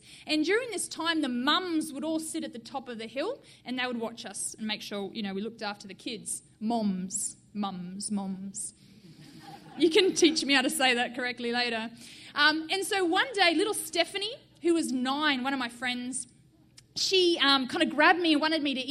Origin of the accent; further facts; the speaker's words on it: Australia; now in United States; I'm obviously not from Portland, Oregon, from Australia originally.